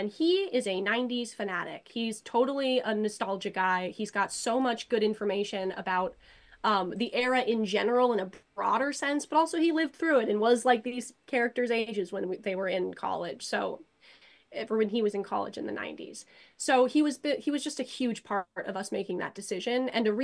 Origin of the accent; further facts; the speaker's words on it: Alaska, United States; I grew up in Alaska. So up there, you can't go on a hike without people telling you how dangerous it is out there.